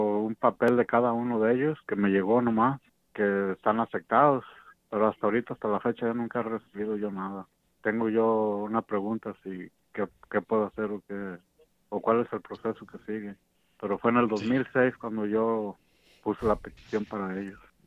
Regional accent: Mexico; now in United States; yo soy de México y hice una petición para soy ciudadano americano

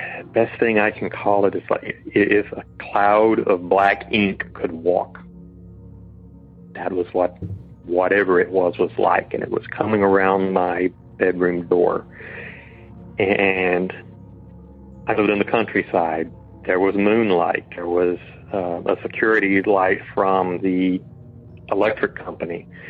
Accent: South Carolina, United States; I grew up in Northern South Carolina and our family home was a new construction home.

